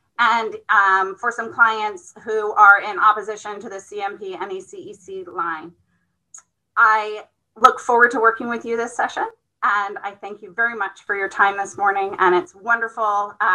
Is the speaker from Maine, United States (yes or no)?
yes; Maine, United States; I was born in Ellsworth and raised on MDI, which, although it's not in any of your districts, I hope we can all agree is another contender for one of the loveliest places in Maine.